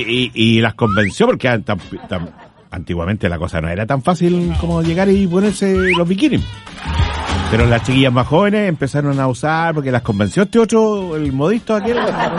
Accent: Quirihue, Ñuble, Chile; yo me acuerdo en el campo mío, que usted sabe que yo soy de Quirihue. Se hace como 5 años nomás que uso zapatos. Antes usaba botas. Yo vengo de Quirihue.

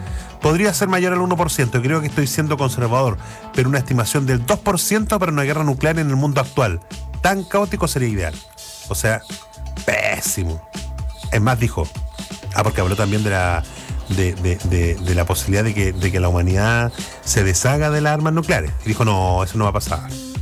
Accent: Chile; como buen chileno diríamos

